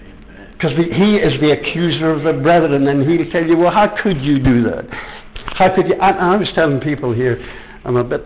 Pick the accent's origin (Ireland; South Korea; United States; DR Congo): Ireland; We're all British people, but I'm Irish, and I get excited about something like that.